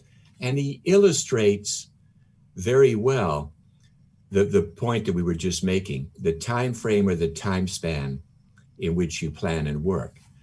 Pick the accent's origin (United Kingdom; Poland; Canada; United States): Canada; Yeah, I'm a Canadian